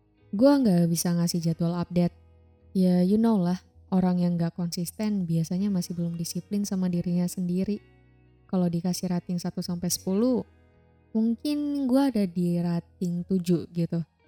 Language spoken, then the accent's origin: Indonesian; North Sumatra, Indonesia; now in Bali, Indonesia; Asal gue dari Nia, Sumatera Utara, domisili Bali. Kalau umur baru 19 tahun untuk tahun 2021.